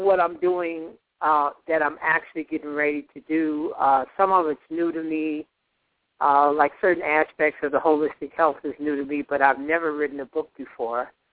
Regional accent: Chicago, Illinois, United States; born there; I was born in Chicago at 12:45 a.m.

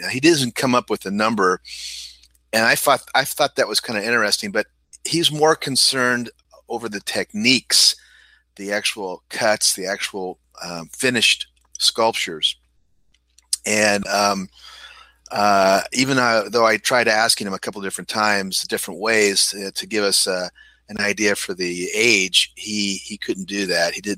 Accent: United States; And of course, being an American living here in California, I have ample time to get down there.

